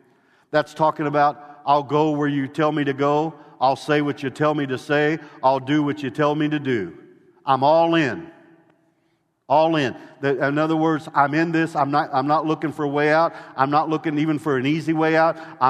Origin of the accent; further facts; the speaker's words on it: Illinois, United States; I mean, I grew up in Illinois. In central Illinois, I'd go out in the winter and scoop the snow off the driveway just to shoot baskets.